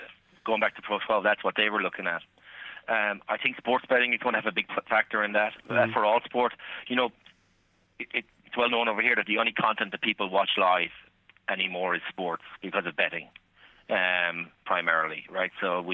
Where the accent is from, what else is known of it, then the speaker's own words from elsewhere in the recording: Ireland; being an Irishman and reflective of the population of this city, is the recruit in Ireland.